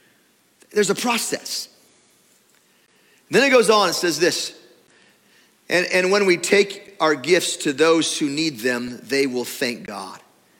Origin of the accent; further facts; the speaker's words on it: Oregon, United States; I grew up in Oregon, and in the springtime, the rhododendrons bloom and they fly.